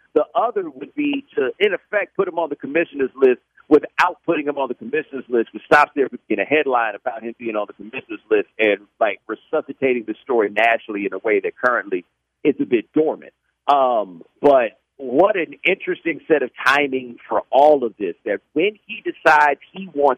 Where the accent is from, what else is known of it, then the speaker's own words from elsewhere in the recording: Houston, Texas, United States; I grew up in Houston in the time of the Oilers